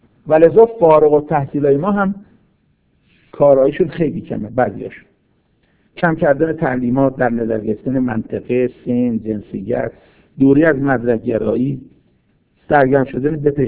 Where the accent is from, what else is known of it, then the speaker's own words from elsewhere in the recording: Kashan, Isfahan, Iran; حالا من چون شهر خودمون میگم، بطل کاشون